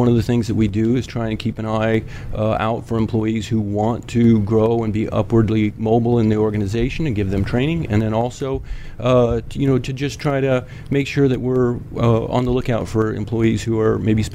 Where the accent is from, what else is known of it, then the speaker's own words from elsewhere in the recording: Iowa City, Iowa, United States; Iowa City.